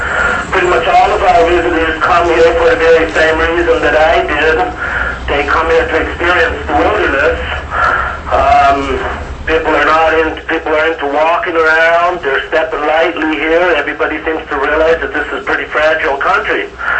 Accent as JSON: {"language": "English", "town": "Wiseman", "region": "Alaska", "country": "United States", "said": "Yes, I'm from Wiseman."}